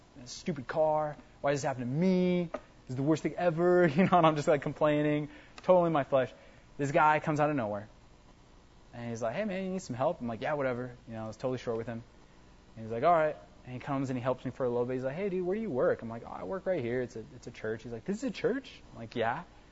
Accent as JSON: {"language": "English", "country": "United States", "said": "I'm American, so I'm independent, and I could do this on my own."}